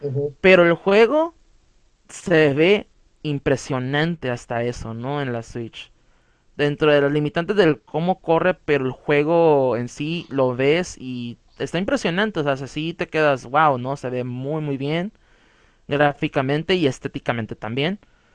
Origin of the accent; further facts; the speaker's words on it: Mexico; Como mexicanos, está esa conexión todavía más profunda, pues, es nuestra tradición